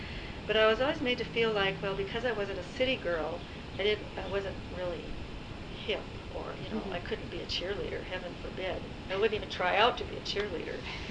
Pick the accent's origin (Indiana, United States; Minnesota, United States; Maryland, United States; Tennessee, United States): Minnesota, United States; Okay, well, I will start with growing up in Minnesota. I grew up on a dairy farm and had four brothers and one sister.